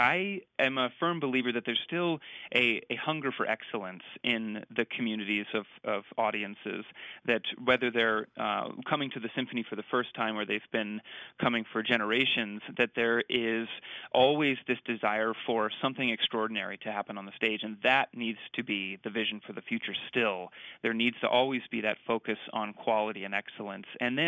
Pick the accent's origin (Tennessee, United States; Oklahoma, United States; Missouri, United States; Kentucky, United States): Missouri, United States; St. Louis; I'm from Missouri, as I mentioned, St. Louis